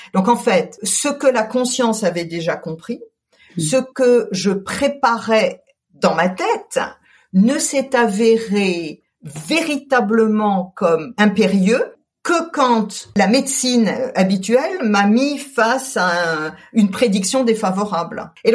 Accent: Colmar, Grand Est, France; J'ai grandi en Alsace. Je suis née à Colmar, donc dans une jolie ville, on va dire, de province, aux confins du territoire de France. puisque je suis française bien sûr, mais sur une terre qui a été une terre de passage entre le sud et le nord de l'Europe

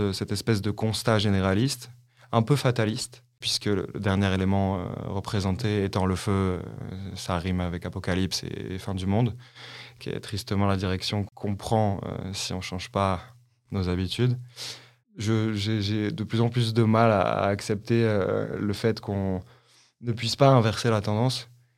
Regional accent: France; Je suis français, ouais. Je divise mon temps du coup entre Paris et Bordeaux

